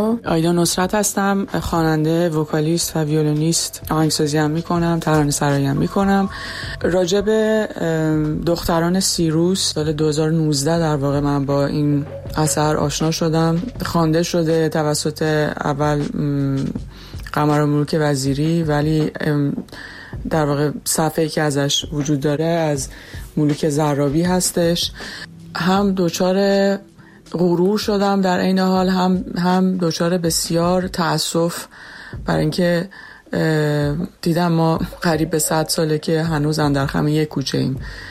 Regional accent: Iran; now in France; 7 سال پیش از ایران مهاجرت کردم به فرانسه

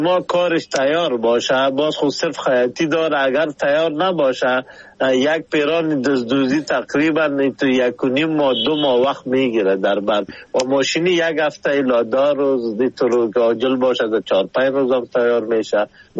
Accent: Afghanistan; کلگی ما شما افغان هستیم

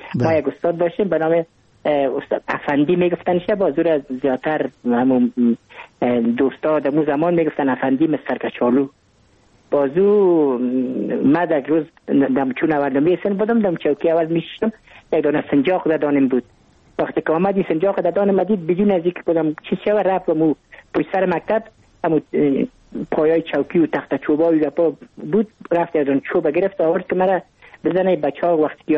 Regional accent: Kabul, Afghanistan; من متولد کابل هستم، در نایی اول کابل تولد شدیم.

